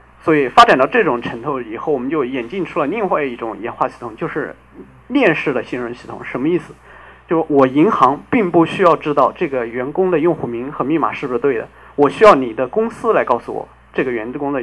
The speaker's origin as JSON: {"language": "Chinese", "country": "China", "said": "因为我是来自大陆，所以说话可能会很快"}